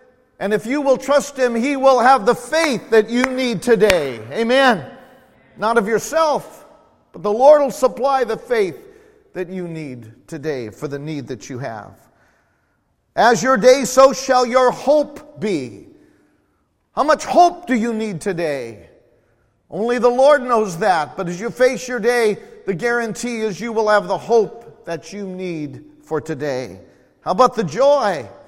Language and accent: English; California, United States; born there; and I'm a Californian by birth, so I can say this.